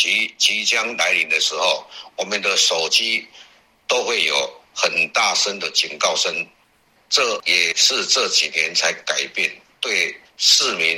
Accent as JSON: {"language": "Chinese", "town": "Hsinchu", "region": "Hsinchu City", "country": "Taiwan", "said": "目前在台湾新竹从事炸酱面店的工作。"}